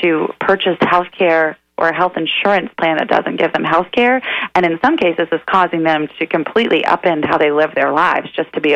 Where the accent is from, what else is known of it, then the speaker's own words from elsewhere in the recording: Gladstone, Missouri, United States; Gladstone, Missouri. It's just outside of Kansas City.